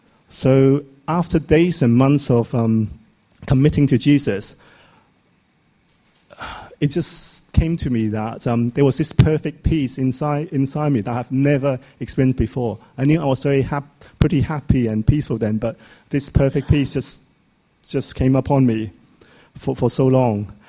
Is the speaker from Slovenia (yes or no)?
no; Hong Kong; I'm from Hong Kong.